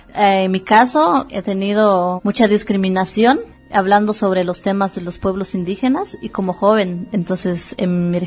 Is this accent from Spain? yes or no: no; Guatemala; Es primera vez que salgo de mi país. Estoy muy contenta de haber venido acá a compartir un poco de nuestras experiencias en mi país como Guatemala.